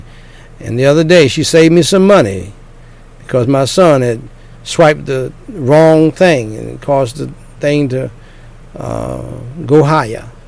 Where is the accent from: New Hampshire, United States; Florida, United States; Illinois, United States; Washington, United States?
Florida, United States; I'm partly from Florida myself